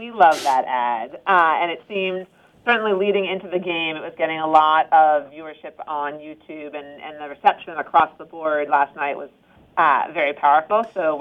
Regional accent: Boston, Massachusetts, United States; I'm from Boston, so I try to give that a whirl.

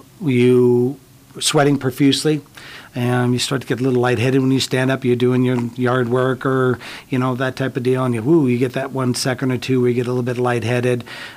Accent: Omaha, Nebraska, United States; I grew up in Omaha, and, you know, the Kearney to me is about the break point where we start to feel the humidity

